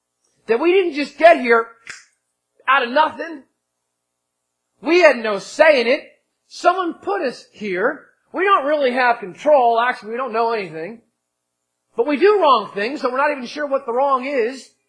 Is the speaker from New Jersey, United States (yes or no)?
yes; New Jersey, United States; I am from New Jersey. Every now and then I start to speak funny.